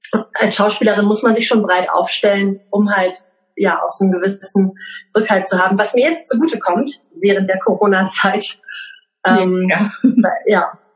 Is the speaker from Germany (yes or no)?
yes; Lower Saxony, Germany; Ich bin in einem kleinen Dorf in Niedersachsen aufgewachsen. Also auch sehr norddeutsch. Ich glaube, das Einzige, was da an anderen sprachlichen Themen herrscht, ist Plattdeutsch von meiner Oma. Aber ich bin einsprachig aufgewachsen